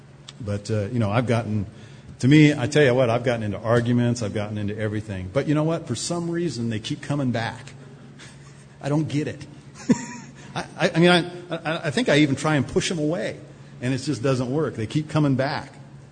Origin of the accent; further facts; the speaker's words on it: United States; You know, I'm a German-American." And I said, "But I'm not a German-American, I'm just an American."